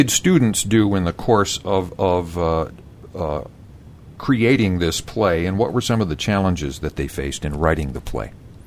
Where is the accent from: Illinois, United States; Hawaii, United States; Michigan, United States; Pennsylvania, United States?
Michigan, United States; Ovid; I love going to Detroit. I love Detroit, and I grew up in Ovid, for crying out loud.